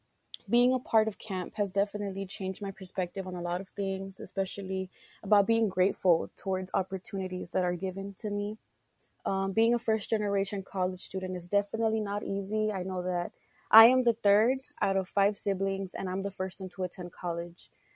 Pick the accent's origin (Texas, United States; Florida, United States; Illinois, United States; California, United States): Texas, United States; So I am the third generation of the field workers in my family. I'm from South Texas.